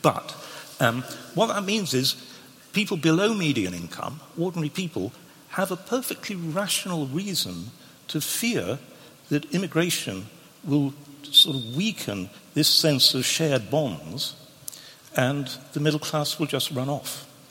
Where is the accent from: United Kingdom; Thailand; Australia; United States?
United Kingdom; Sheffield, Yorkshire and the Humber; I grew up in Sheffield, right, which is a proper place. And I grew up in an environment where I was surrounded by Scots, left, right, across the road, all Scots.